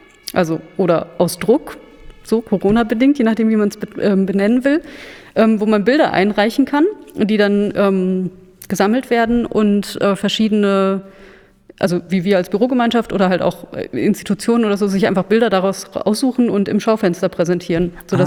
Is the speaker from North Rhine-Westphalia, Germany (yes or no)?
yes; Bielefeld, North Rhine-Westphalia, Germany; ich komme ja aus Bielefeld